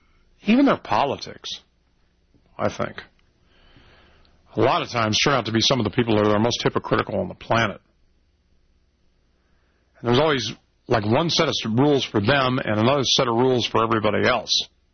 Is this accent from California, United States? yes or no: yes; California, United States; Growing up in California, I never experienced dry counties. And then I experienced them when I moved to the South.